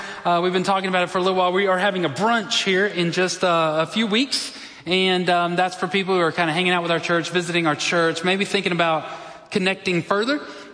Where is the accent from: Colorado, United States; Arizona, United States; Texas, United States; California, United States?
Texas, United States; as a Texan and as a Baptist, I really like to think so.